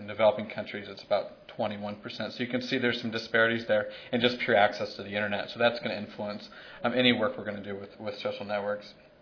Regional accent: Texas, United States; I'm originally from Texas, and we did this work.

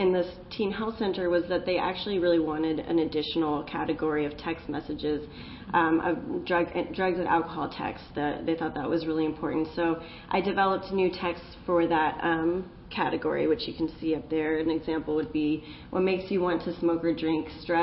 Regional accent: Seattle, Washington, United States; I'm from Seattle, so.

